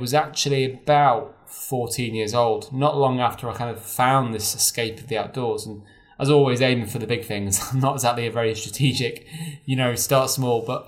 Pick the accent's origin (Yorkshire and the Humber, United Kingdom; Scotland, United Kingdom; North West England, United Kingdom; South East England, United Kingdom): North West England, United Kingdom; Chester; I was brought up near Chester.